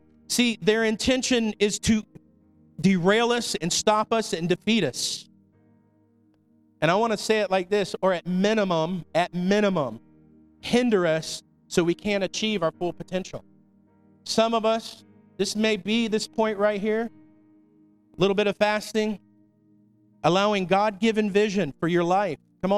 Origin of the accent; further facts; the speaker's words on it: Florida, United States; even in elementary school where I grew up in Florida, they would come in and check our vision.